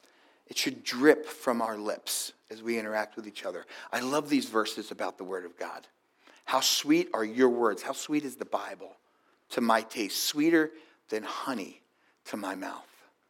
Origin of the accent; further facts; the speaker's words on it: New Jersey, United States; I am from New Jersey, okay, so that's in my blood.